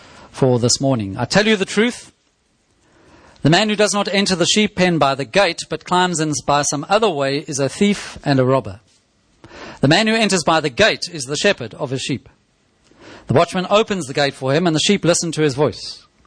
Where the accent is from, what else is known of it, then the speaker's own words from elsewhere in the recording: South Africa; And growing up in South Africa as I did not have a fond memory of gates.